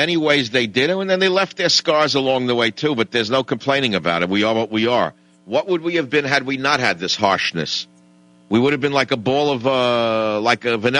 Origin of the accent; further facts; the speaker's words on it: Queens, New York, United States; I zoomed into the house I grew up in Queens.